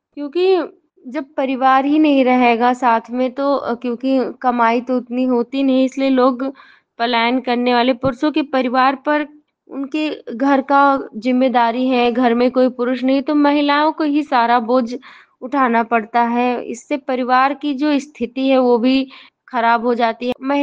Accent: Uttar Pradesh, India; और हमारी उम्र 28 साल है और हम चैतिया मुरार के रहने वाले हैं। तो जहाँ का पिन कोड नंबर है 27 18 35।

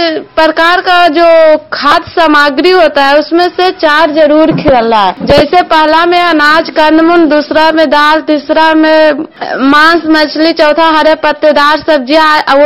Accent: Nagarnausa, Bihar, India; मैं नगर नौसा के रहने वाली हूँ और नगर नौसा गांव में सीएम पद पे काम करती हूँ।

